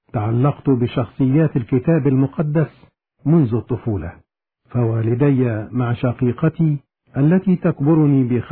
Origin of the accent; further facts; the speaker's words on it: Sohag Governorate, Egypt; كنت أذهب مع والدي إلى الكنيسة بالقرية التي نشأت فيها بمحافظة سوهاج بمصر.